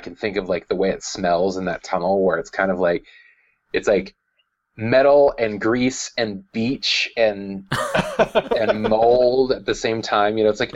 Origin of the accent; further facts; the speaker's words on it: Vallejo, California, United States; I grew up in Vallejo